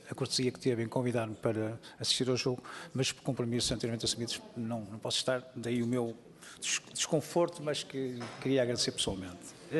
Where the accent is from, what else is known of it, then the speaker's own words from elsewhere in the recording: Aveiro, Portugal; que eu sou de Aveiro